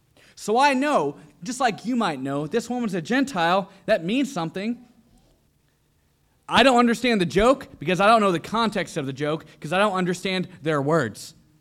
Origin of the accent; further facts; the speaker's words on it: Kentucky, United States; okay, I'm from Kentucky. I don't know where you're from.